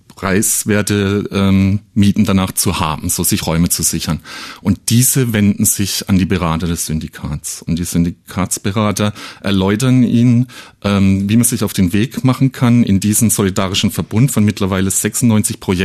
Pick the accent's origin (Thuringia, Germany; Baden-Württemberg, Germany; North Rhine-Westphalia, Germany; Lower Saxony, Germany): Baden-Württemberg, Germany; Karlsruhe; ich komme relativ aus der Nähe, ich komme aus Karlsruhe